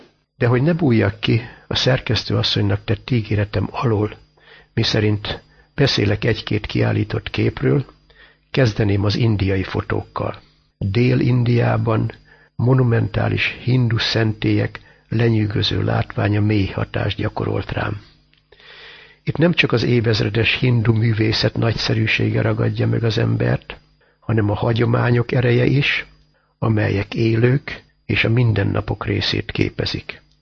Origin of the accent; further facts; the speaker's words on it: Hajdúsámson, Hajdú-Bihar, Hungary; born there; visszatérjen ugyanoda, pontosabban Hajdúsámsonba, szülőfalumba, ma már város.